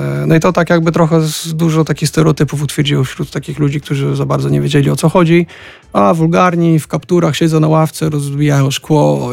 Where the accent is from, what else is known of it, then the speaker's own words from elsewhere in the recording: Wrocław, Lower Silesian Voivodeship, Poland; born there; Tak, urodziłem się we Wrocławiu.